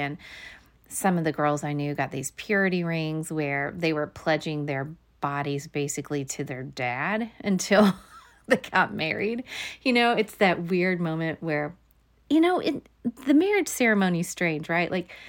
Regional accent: Arkansas, United States; You know, I grew up in Arkansas, and like I said, I knew girls that got those purity rings, and we would have people that would come to school and, you know, talk about purity pledges.

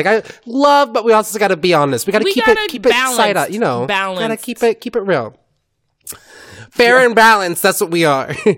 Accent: California, United States; I grew up in the Bay Area. We had a huge connection

